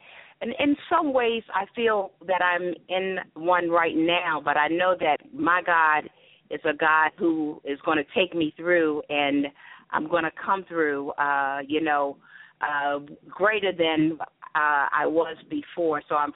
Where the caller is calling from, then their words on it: Baltimore, Maryland, United States; I'm calling from Baltimore.